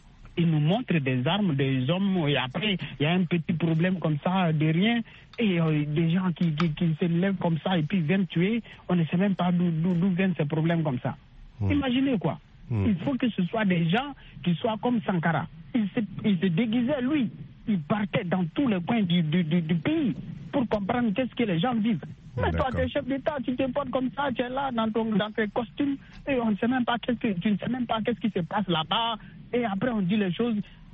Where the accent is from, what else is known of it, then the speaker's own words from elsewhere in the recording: Burkina Faso; C'est chez moi, je suis burkinabé.